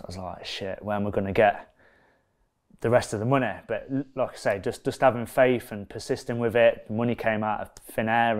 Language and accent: English; Leicester, East Midlands, United Kingdom; In a council estate in Leicester called Ayres Monsell.